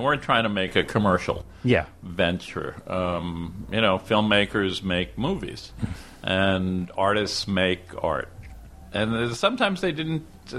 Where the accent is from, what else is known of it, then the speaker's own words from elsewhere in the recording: New York, United States; I grew up in the Bronx, in Highbridge. I'm fifth generation, 100% Irish New York City.